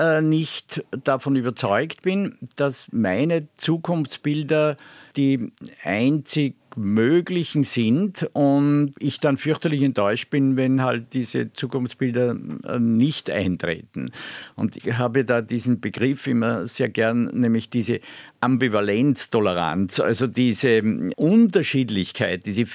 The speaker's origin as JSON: {"language": "German", "country": "Austria", "said": "so wie als Österreicher würde ich sagen"}